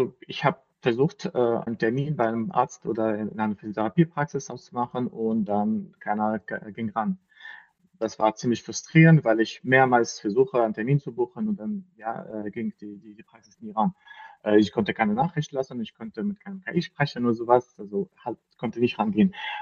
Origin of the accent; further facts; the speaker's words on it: Lebanon; German is a second language; now in Germany; Ich komme aus dem Libanon und ich wohne in Deutschland seit 6 Jahren.